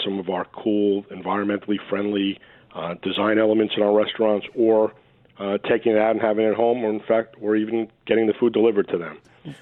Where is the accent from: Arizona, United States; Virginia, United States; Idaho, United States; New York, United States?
New York, United States; I remember, growing up in the New York area, and if you wanted to get something delivered, your choice was basically pizza.